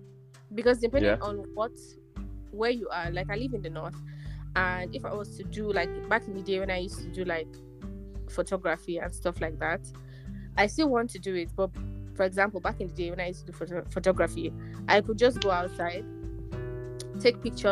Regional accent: Nigeria; whenever I say

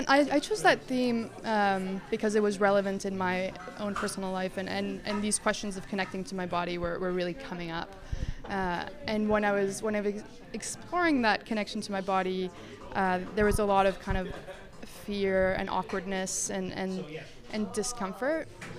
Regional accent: Mexico; English is a second language; moved away as an adult; now in Canada; I grew up in Mexico, and I moved to Canada when I was 18, and what I found was that I there was a bit of a culture shock when I first came here.

